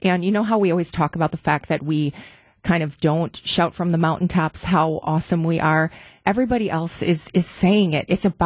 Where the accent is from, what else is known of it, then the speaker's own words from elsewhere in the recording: Texas, United States; I'm from Texas, so it was amazing.